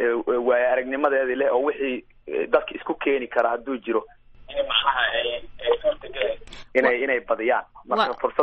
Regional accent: Kenya; moved away as an adult; also born or lived in Somalia; now in United States; Aniga waxaan ku dhashay Soomaaliya, laba sanaan oo jira ayaan waxaan usoo qaxnay qaxootiyada waaweyn ee ku yaallo Kenya, meeshaas oo aan ku noolaa ilaa 18 sano. Mareykanka waxaan soo galay 2009-kii

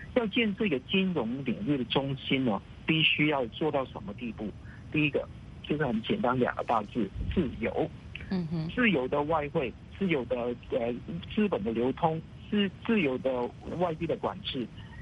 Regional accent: Hong Kong; 但我是香港人，我看到看在眼里，我不禁笑了起来哈

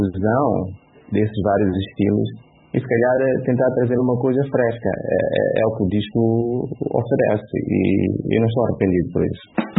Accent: Mozambique; sendo moçambicano, sendo um músico africano

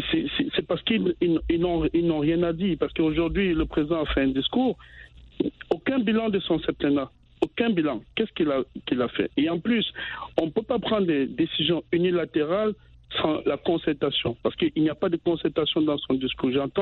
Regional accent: Cameroon; moi, je suis Camerounais et quand je vais au Cameroun, je vois pas ces routes, en fait.

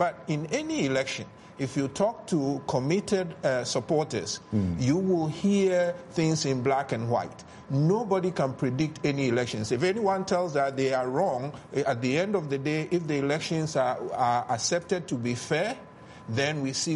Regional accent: Ghana; I grew up in Ghana.

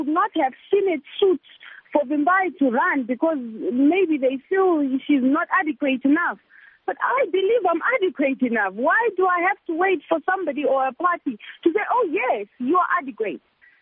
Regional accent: Bulawayo, Zimbabwe; No one is going to displace me from where I grew up. I grew up in Bulawayo.

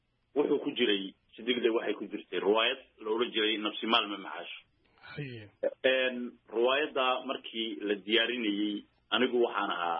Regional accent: Djibouti; iyaan anigu ahaa xaafada lixaad iyo afraad ee dalka Jabuuti ayaan ahaa calanka ka hor halkaasuu dareenka fanku igaga dhashay

